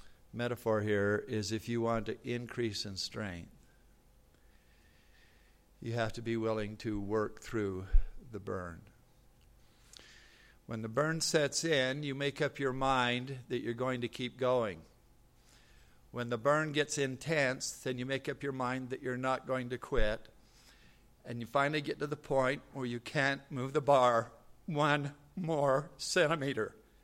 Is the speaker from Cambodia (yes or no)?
no; Tucson, Arizona, United States; Outside of Tucson, Arizona, I'm from Arizona, by the way.